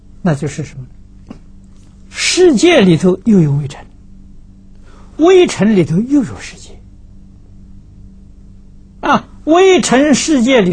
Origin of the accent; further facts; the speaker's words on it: China; 这个兔毛，我们中国人写毛笔字啊，还有用兔毛做成毛笔的。